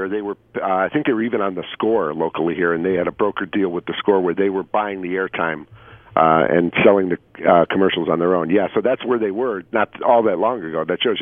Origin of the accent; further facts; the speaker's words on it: Chicago, Illinois, United States; You know, when I was growing up in Chicago in the 60s, the Blackhawks were the hottest ticket in town.